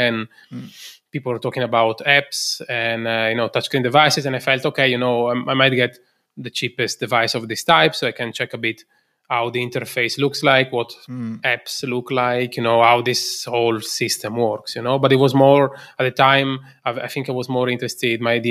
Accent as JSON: {"language": "English", "country": "Italy", "second_language": "English", "lives_now": "Berlin, Germany", "said": "I was already living in Berlin. So that's also why, even though I'm originally from Italy"}